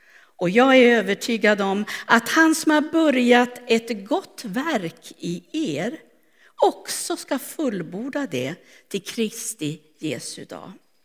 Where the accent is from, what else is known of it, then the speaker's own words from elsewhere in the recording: Strängnäs, Södermanland, Sweden; jag är född i Strängnäs, där tillbringar familjen barndomstiden.